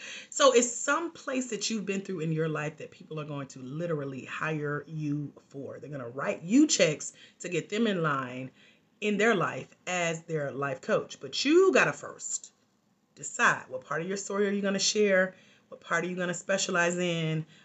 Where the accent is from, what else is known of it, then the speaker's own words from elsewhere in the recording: Georgia, United States; it is on the Georgia map. So I started in my local hometown and took over. I knew I had made it in my hometown when I could pack out every event that I was invited to speak at.